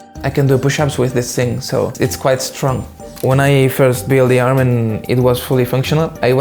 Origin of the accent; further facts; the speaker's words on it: Andorra; I am from Andorra and I'm 18 years old.